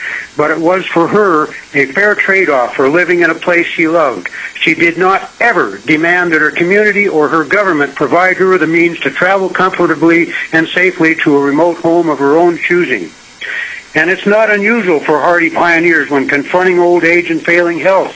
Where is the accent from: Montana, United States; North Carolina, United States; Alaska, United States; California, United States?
Alaska, United States; Ketchikan; I was born in Ketchikan. Other than a few short absences to go to school and be in the military, I pretty much, this has been my home base for my whole life.